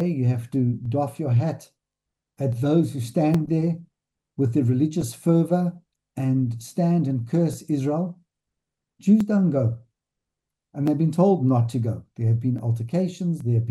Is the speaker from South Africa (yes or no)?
yes; South Africa; also as a South African family and as a member of the South African community